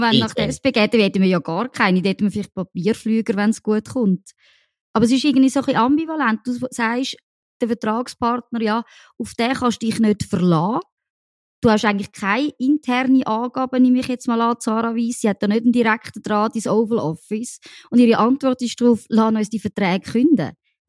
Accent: France; das sage ich sogar als Französin

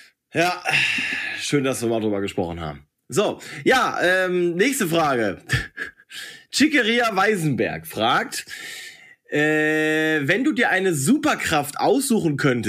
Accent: North Rhine-Westphalia, Germany; ich bin ja im Pott aufgewachsen, da sagen dir die Leute auf die Schnauze zu, was sie von dir denken

